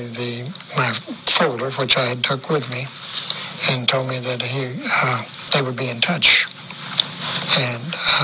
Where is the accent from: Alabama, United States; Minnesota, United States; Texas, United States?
Alabama, United States; Well, I had gone over to see the congressman from my home state, Alabama.